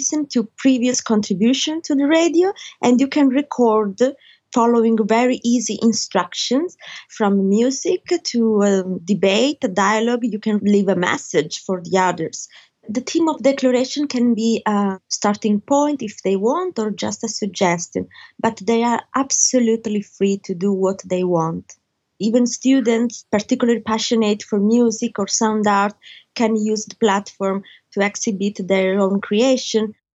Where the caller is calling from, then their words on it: Rome, Lazio, Italy; I'm talking from Italy, in Rome, where I'm based.